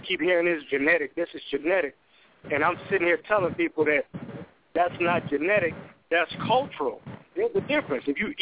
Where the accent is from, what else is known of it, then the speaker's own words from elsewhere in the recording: Detroit, Michigan, United States; I'm from Detroit, Michigan, which is urban all the way through and through. I mean, many people, you guys know about Detroit. And, you know, while growing up in Detroit, you see a lot of things happening.